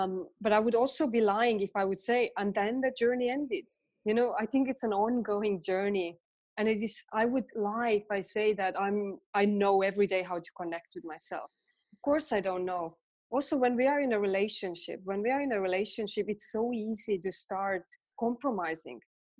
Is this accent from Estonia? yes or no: yes; Estonia; accent: Estonian; English is a second language; By the way, I'm still having troubles pronouncing it. It's my Estonian accent.